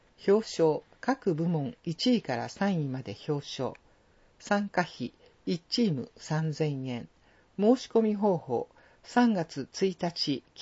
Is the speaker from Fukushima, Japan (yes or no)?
no; Nobeoka, Miyazaki, Japan; 魚は私の出身地の宮崎県延岡市にある